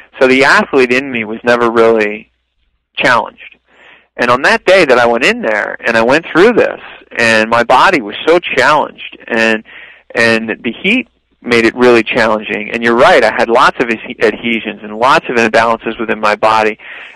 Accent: Philadelphia, Pennsylvania, United States; Yeah, I'm originally just from the Philadelphia area, and you know, grew up playing different sports.

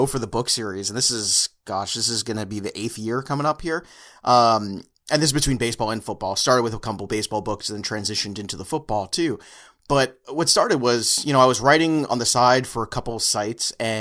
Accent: Brooklyn, New York, United States; I'm from Brooklyn, so I've got a lot to say about your pizza discussion.

